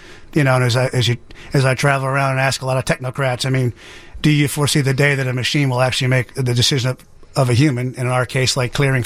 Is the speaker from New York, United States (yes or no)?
yes; New York, United States; In Westchester County in New York.